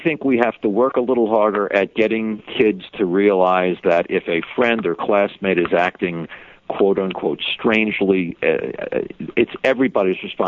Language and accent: English; Connecticut, United States; I'm from Connecticut, and I'm talking to you from Connecticut